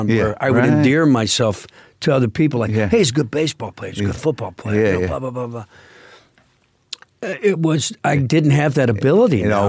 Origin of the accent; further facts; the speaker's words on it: Georgia, United States; I growing up in Georgia in the woods